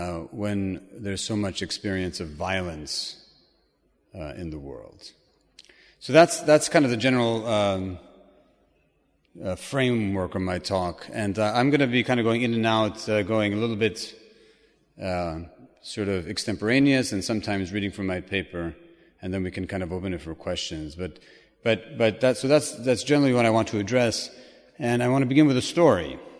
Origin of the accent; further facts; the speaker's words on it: Chicago, Illinois, United States; I grew up in the States. I grew up in Chicago.